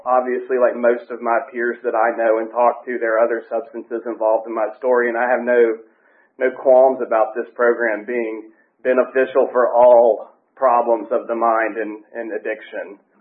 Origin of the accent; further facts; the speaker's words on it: Gainesville, United States; And, you know, we're from Gainesville, the big group of us back there.